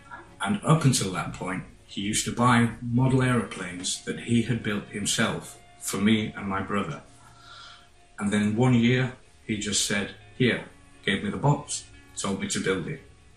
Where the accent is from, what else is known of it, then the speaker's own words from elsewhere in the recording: Sheffield, Yorkshire and the Humber, United Kingdom; I'm from Sheffield, in Yorkshire, in the north of England.